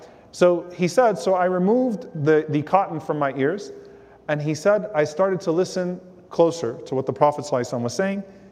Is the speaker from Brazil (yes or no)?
no; New Orleans, Louisiana, United States; I'm from New Orleans.